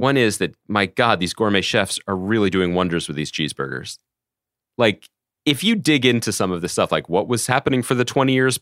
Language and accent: English; United States; Guys, I'm just an American guy. I like video games and Doritos